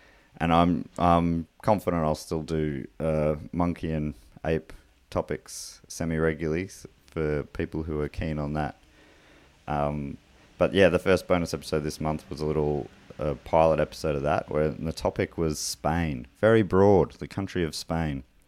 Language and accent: English; Launceston, Tasmania, Australia; I grew up in Launceston, so got to see these monkeys fairly often.